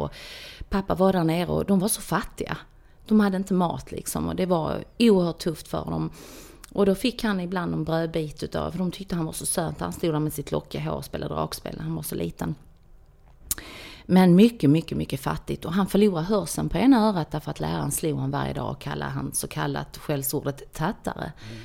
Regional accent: Sweden; det var redan på 1500-talet som vi fanns här i Sverige. Det är ju, så jag är svensk

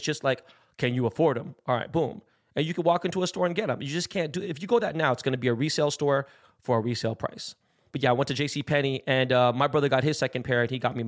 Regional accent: West Coast, United States; And I think I'm cool, but I'm from the West Coast. A lot of East Coast, we're outnumbered.

